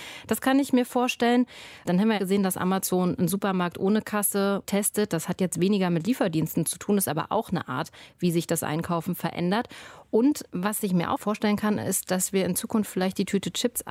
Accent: Brandenburg, Germany; now in Cologne, Germany; mein Heimatdorf Brandenburg-Potsdam-Mittelmark

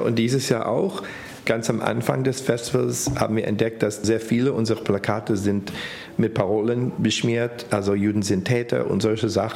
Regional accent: United States; dass ich als Amerikaner sowas nicht erleben muss.

